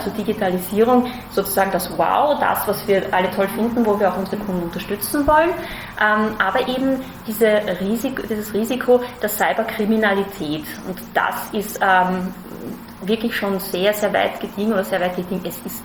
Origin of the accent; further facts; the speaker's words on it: Austria; an meinem Akzent hört man, dass ich keine Deutsche bin. Also ich bin tatsächlich selber Österreicherin